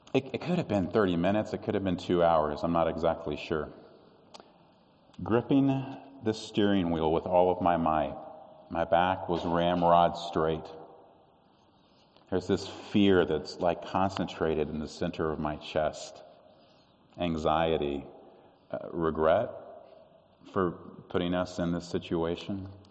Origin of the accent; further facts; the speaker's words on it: Midwest, United States; And I was like, okay, I'm from the Midwest. How bad can this really be?